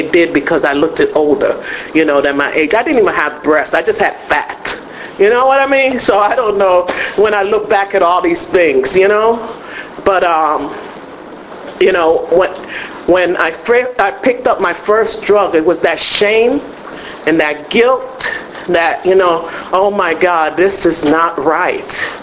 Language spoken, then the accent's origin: English; Chicago, Illinois, United States; moved away; also born or lived in Jamaica; I'm originally from Jamaica. And that was another thing that kept me out even more, you know, like my mom brought us here to the United States. I was raised up in Chicago, where I lived 17 and a half years